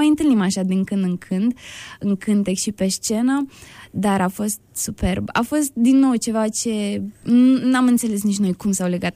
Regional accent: Iași, Iași County, Romania; fiindcă sunt din Iași, de aici am plecat, aici e o comunitate foarte, foarte strânsă și sunt oameni pe care mă știu de micuță

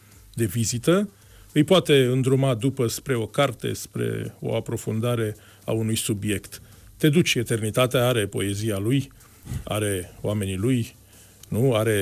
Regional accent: Pitești, Argeș, Romania; born there; moved away as an adult; also born or lived in Bucharest; mă plimb ca un muntean, să spun așa, născut la Pitești, de la 18 ani la București, cu studii de istorie.

